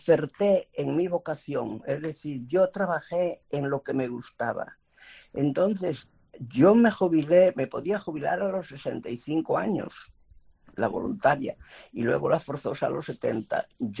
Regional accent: Galicia, Spain; also born or lived in Venezuela; Y fíjese yo me crié en Galicia, pero acostumbrada al clima tropical y a la luz tropical

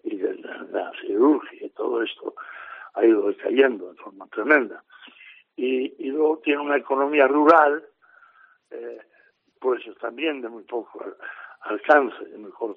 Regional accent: Asturias, Spain; Entonces me encuentro muy contento aquí en mi tierra adoptiva. Va a ser Gijón y mi tierra de siempre, pues Asturias, ¿eh?

